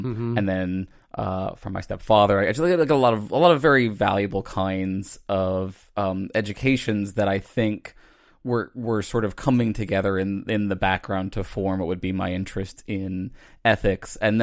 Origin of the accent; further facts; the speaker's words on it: Virginia, United States; Yeah, I grew up outside of Virginia.